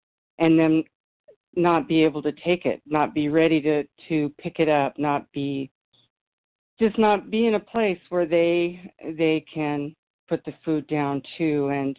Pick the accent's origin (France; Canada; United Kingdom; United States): United States; Loomis, California; from Loomis, California.